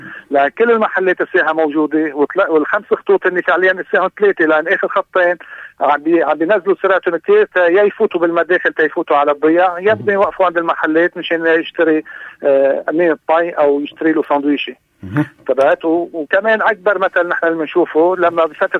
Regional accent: North Governorate, Lebanon; now in Beirut, Lebanon; انا مثلا اولادي قالوا لي ما نطلع شمال انا شمالي

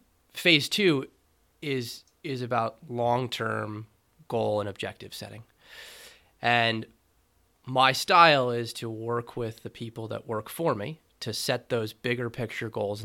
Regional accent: United States; You know, as an American moving abroad, I think moving to a place like Paris or Madrid would be difficult.

